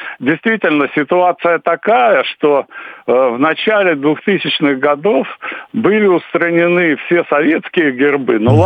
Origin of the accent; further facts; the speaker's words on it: Kaliningrad, Kaliningrad Oblast, Russia; now in Saint Petersburg, Russia; Ну, вообще, я родом из Калининграда